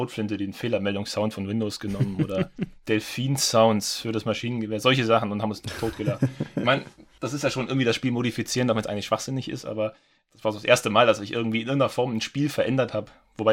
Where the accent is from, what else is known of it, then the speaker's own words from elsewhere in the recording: Northern Germany, Germany; moved away as an adult; Also ich komme aus Norddeutschland und ich bin vor 10 Jahren, 11 Jahren bald nach Süddeutschland gezogen und ich habe noch einen besten Freund im Norden.